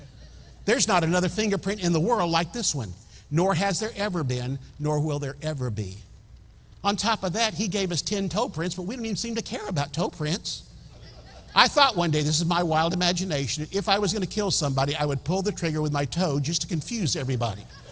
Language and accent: English; Tulsa, Oklahoma, United States; I was born in Tulsa. I was born at St. John's Hospital. I lived in the south side of Tulsa.